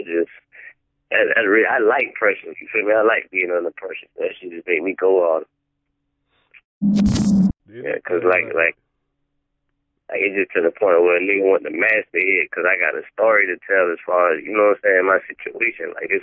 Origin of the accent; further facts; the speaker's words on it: Savannah, Georgia, United States; now in Atlanta, United States; I'm from Savannah.